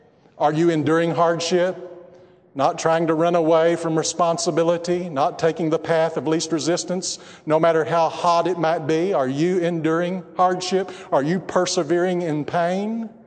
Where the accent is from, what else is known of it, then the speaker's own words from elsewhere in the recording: Texas, United States; my own money to Abilene, Texas, 79 miles away, because they didn't sell white football cleats in my hometown.